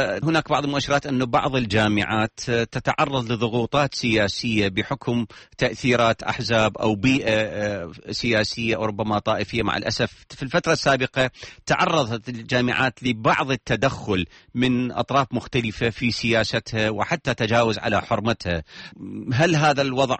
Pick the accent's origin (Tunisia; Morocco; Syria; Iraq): Iraq; يعني قانون التنمية البشرية هل هو متوازن عندنا في العراق؟